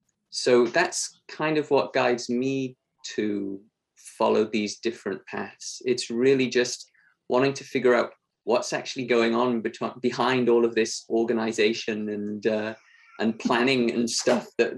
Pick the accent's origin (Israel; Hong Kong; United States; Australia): Hong Kong; I grew up in Hong Kong, so maybe that's part of it.